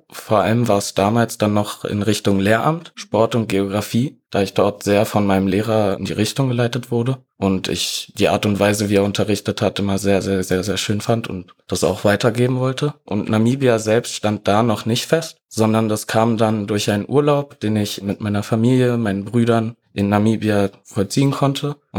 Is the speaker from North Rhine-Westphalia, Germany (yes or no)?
no; Berlin, Germany; now in Heidelberg, Germany; ich bin 20 Jahre alt, komme gebürtig aus Heidelberg und bin dann nach Berlin gezogen und dort auch aufgewachsen. Dann allerdings wieder nach Heidelberg gezogen